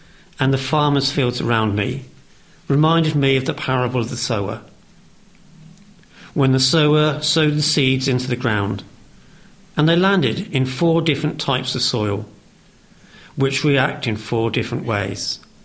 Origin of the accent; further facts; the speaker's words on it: United Kingdom; And we are British, and we do like to moan about the weather, don't we?